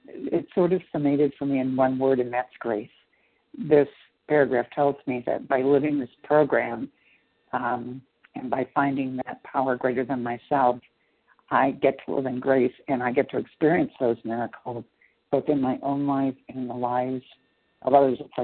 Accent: Chicago, Illinois, United States; I'm also from Chicago, Illinois.

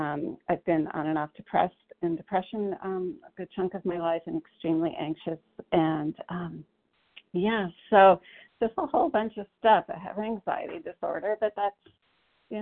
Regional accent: Connecticut, United States; Hi, everybody. I'm from Connecticut.

